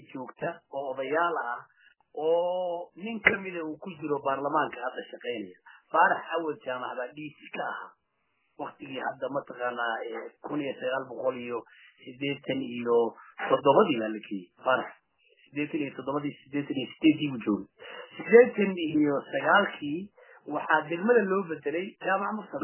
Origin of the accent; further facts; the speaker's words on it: Bakool, Somalia; Ayaalkay way ku wada dhasheen anugu kuma dhalan laakiin ayaalkay ku wada dhasheen aan ku soo kornay waana dhul mataqaanaa raxaweyne leedahay dad isku dhex jira oo mataqaanaa walaala ah oo deris ah ayaanu nahay dadka degan Bakool.